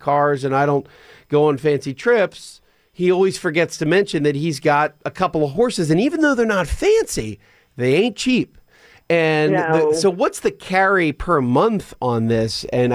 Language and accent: English; Pennsylvania, United States; I'm from Pennsylvania, pretty rural Pennsylvania, about an hour and a half outside of Philly. And in the rolling hills of near Amish country.